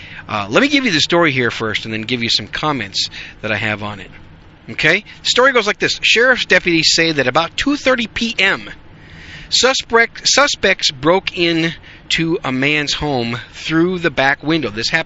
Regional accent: Green Bay, Wisconsin, United States; also born or lived in New York City; now in Dallas, United States; I'm just a Yankee with a gun. I was born in New York City, folks, raised in Green Bay, Wisconsin, and now I live in Dallas, Fort Worth since 93.

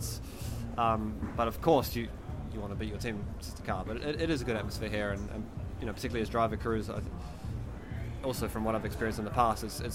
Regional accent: New Zealand; So yeah, I think every year I've been here, I definitely haven't been alone as being a Kiwi.

